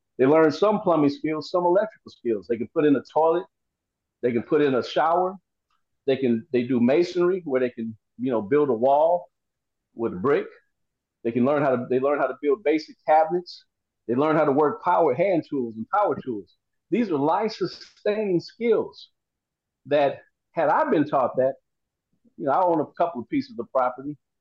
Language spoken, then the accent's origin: English; California, United States; I think I'm from California, but I don't know what the school system is. I've been gone a while.